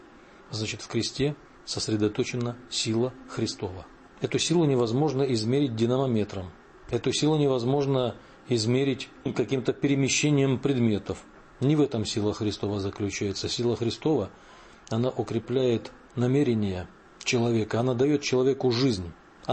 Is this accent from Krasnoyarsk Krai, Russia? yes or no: yes; Krasnoyarsk Krai, Russia; born there; Родился я в Сибири, в Красноярском крае, недалеко от Красноярска